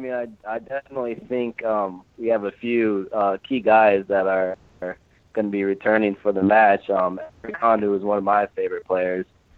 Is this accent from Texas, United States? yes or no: yes; Texas, United States; born there; also born or lived in Iowa; Yeah, I was born in Texas. I was adopted there